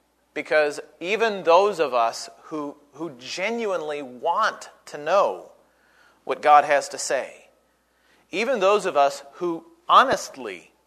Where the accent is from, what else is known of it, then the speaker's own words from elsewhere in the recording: Chicago, Illinois, United States; I grew up in Chicago. It's just in my blood.